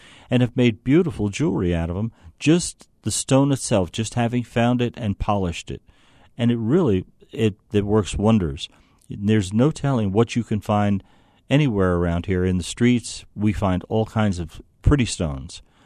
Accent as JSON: {"language": "English", "region": "New Jersey", "country": "United States", "said": "You know, I come from New Jersey, and we used to spend many days down at the seashore walking along the beach"}